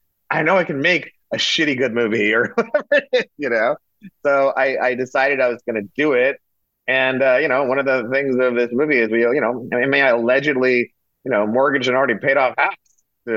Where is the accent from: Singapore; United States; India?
India; I'm Indian. You know, my father was a doctor. You know, Indian people want you to be a doctor, lawyer, engineer kind of thing.